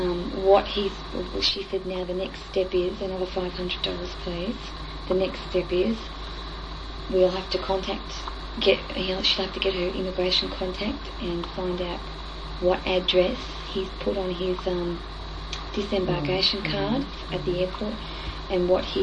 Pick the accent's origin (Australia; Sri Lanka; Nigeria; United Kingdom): Australia; And us being Australian, it was good for them, I think, too.